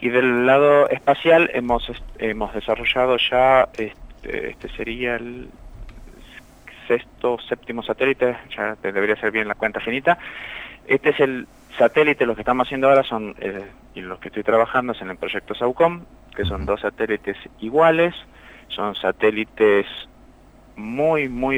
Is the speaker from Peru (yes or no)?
no; Argentina; somos todos argentinos, egresados de universidades de Argentina